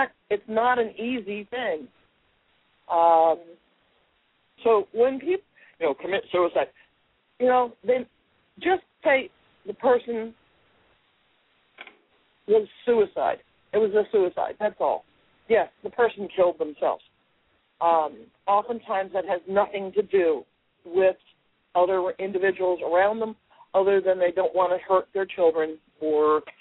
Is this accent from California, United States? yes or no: yes; San Diego, California, United States; And I am from San Diego.